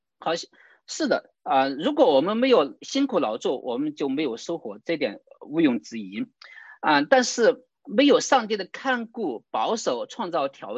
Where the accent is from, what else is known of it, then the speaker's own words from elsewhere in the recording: China; now in Canada; 这就是我们中国人所说的就是忘恩负义。就我们现在在加拿大的我们很多弟兄姐妹开始现在忙着做什么事情呢？